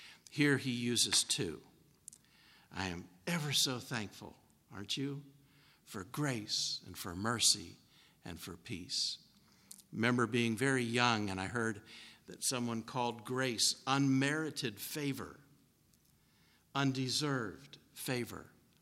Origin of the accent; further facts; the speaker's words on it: East Coast, United States; I don't live here. I'm from the East Coast.